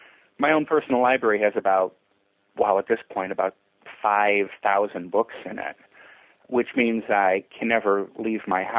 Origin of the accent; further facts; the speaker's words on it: Chicago, Illinois, United States; I'm from Chicago, a big TV town, especially in 92